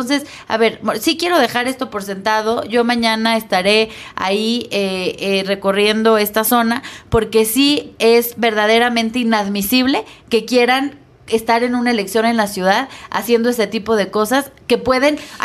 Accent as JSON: {"language": "Spanish", "country": "Mexico", "said": "Soy mexicana, soy nacionalista"}